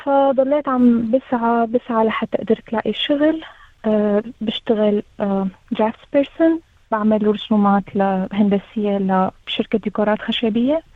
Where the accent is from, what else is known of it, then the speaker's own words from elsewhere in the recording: Syria; moved away as an adult; now in Australia; شابة سورية، بحكي عن حالي، جيت من سوريا ب 2021.